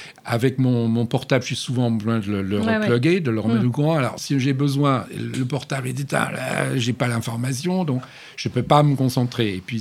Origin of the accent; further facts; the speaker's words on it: Rouen, Normandy, France; also born or lived in Le Havre; now in Paris, France; Sur Paris, je suis normande d'origine.